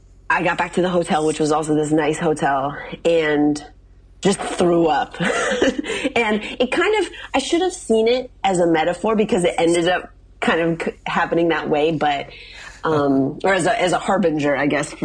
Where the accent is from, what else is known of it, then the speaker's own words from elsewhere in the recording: Midwest, United States; as I mentioned to you, I'm from the Midwest.